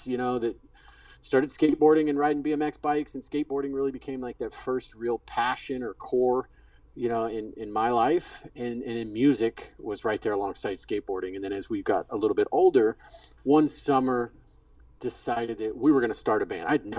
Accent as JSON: {"language": "English", "town": "St. Louis", "region": "Missouri", "country": "United States", "tie": "born or raised there", "said": "My parents were from there originally, so when my dad got out of the Navy, I grew up in St. Louis. Middle school, you know, elementary, middle school, high school in St. Louis."}